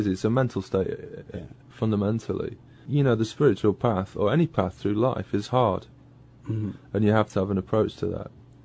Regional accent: England, United Kingdom; And I was saying earlier about growing up in Northern England, and that's it's a gritty place

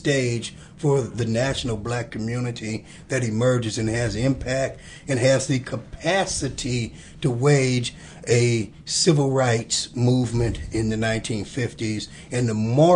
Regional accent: Decatur, Tennessee, United States; So I grew up in Decatur, just west.

